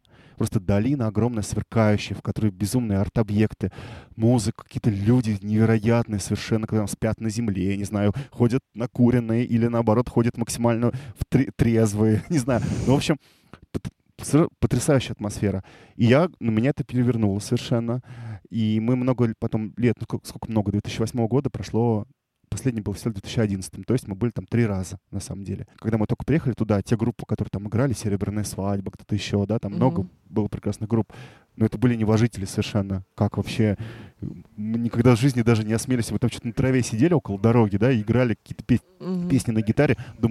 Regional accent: Moscow Oblast, Russia; я мальчик из Подмосковья.

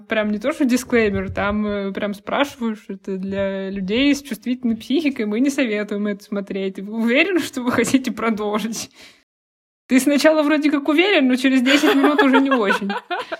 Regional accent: Aldan, Sakha Republic, Russia; в 90-х администрацию моего родного города Алдана захватывали свидетели Иеговы.

